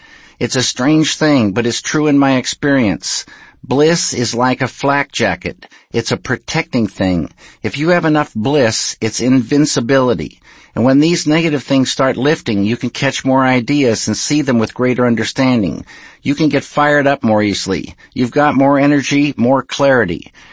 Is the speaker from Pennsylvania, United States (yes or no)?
no; Missoula, Montana, United States; even though I'm from Missoula, Montana, which is not the surrealistic capital of the world